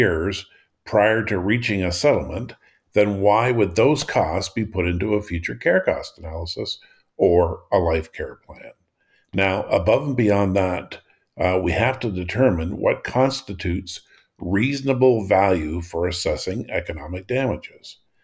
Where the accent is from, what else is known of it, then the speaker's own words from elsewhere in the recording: Canada; As a Canadian, I remember being hospitalized overnight for getting the flu.